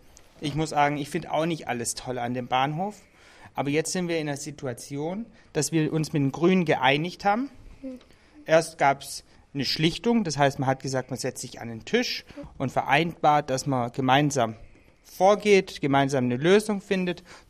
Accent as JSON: {"language": "German", "town": "Böblingen", "region": "Baden-Württemberg", "country": "Germany", "said": "Ich komme aus Böbling, habe Politik und Anglistik in Tübingen studiert."}